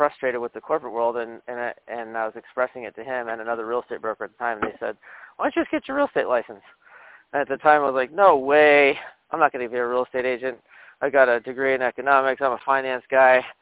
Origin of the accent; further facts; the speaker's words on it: Las Vegas, Nevada, United States; also born or lived in New York City; But I was born and raised in Vegas, and prior to real estate, I spent a little bit of time in the corporate finance world. I moved back east, got a degree in economics. I worked in New York City for a little while